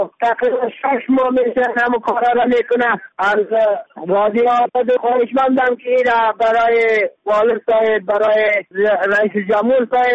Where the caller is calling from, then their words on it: Badakhshan, Afghanistan; از بدخشان هستیم از ولسوالی هرگه تماس گرفتیم